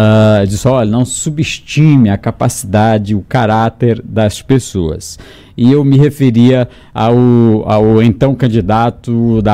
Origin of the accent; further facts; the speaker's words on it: Sucupira do Norte, Maranhão, Brazil; Grande abraço à minha terra querida, Sucupira do Norte